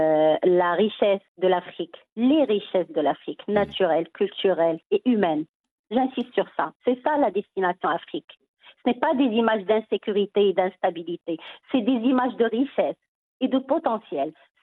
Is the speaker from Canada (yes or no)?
no; Morocco; en tant que Marocaine